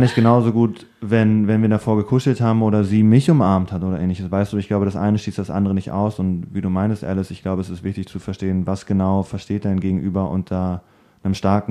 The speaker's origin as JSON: {"language": "German", "region": "Berlin", "country": "Germany", "tie": "born there", "said": "gebürtiger Berliner, schon Ewigkeiten hier, zwischenzeitlich ein bisschen rausgekommen."}